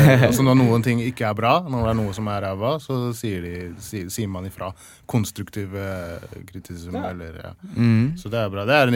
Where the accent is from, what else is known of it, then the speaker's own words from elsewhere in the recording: England, United Kingdom; Norwegian is a second language; now in Norway; jeg har oppvokst i England, derfor norsken min ikke så bra